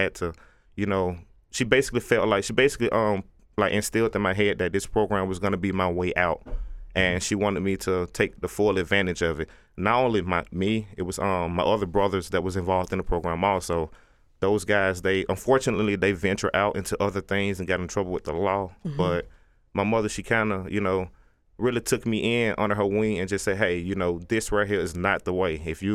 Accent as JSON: {"language": "English", "region": "Georgia", "country": "United States", "tie": "born or raised there", "said": "Being born and raised in Bankhead Courts, we was basically at a disadvantage."}